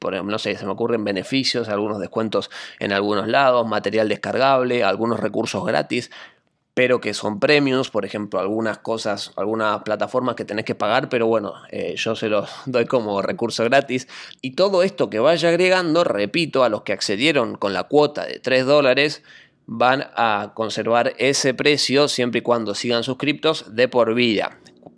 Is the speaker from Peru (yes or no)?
no; Argentina; me preguntan, ¿por qué en dólares si sos argentino? Bueno, Argentina es un tema particular